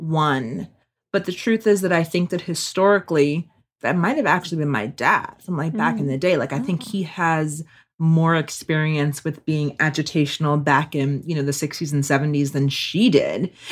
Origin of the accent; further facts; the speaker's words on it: Georgetown, South Carolina, United States; I say that I'm now South Carolina born, raised, and returned because I grew up in Georgetown, South Carolina, a little small town in between Charleston and Myrtle Beach